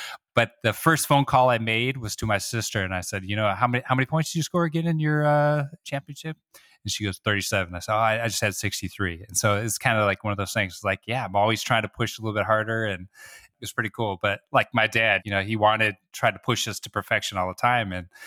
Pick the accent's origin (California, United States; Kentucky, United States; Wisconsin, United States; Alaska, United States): Wisconsin, United States; Farm boy from Wisconsin was now getting to go places. You know, I know a lot of people still from my hometown that have never left the state.